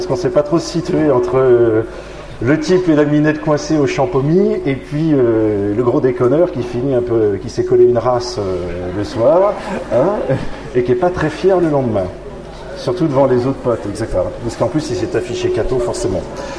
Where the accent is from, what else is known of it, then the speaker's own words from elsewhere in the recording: Bordeaux, Nouvelle-Aquitaine, France; je suis le … je viens de Bordeaux.